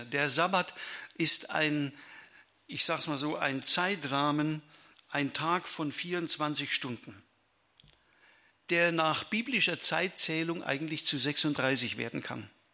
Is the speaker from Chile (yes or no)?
no; Cape Town, Western Cape, South Africa; now in Reiskirchen, Germany; wo kommen Sie her? Aus Kapstadt. Oh, wie kommt man von Kapstadt nach Reiskirchen?